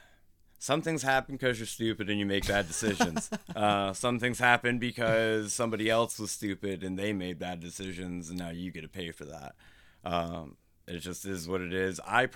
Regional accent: Fremont, Nebraska, United States; Yeah, Fremont, Nebraska is my hometown.

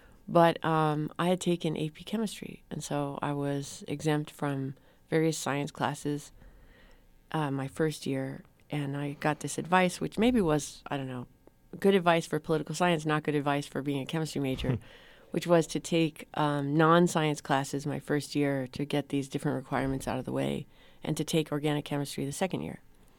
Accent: Los Angeles, California, United States; I grew up in San Fernando Valley, and then I went to college at Dartmouth College in New Hampshire.

